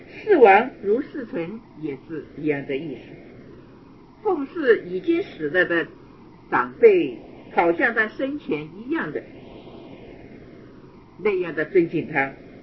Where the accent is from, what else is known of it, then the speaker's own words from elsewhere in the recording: China; 我们中国人都是把天无形之中当作是一个万物的主宰，那就称为上帝。